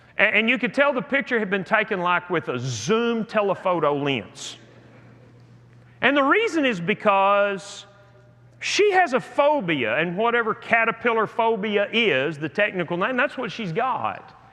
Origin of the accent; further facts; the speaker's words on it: Texas, United States; I grew up in West Texas where you can see for miles because there are no trees and there are no hills and it's just flat.